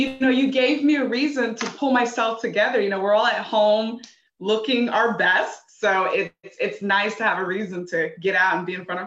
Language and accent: English; California, United States; And when I moved here, so I'm from California